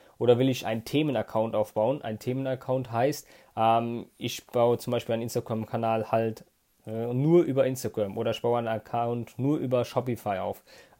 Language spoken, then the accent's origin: German; Rhineland-Palatinate, Germany; Ich komme aus der Gegend hier von Koblenz und Bonn, zwischen Koblenz und Bonn, einem kleinen idyllischen Ort hier in der Eifel.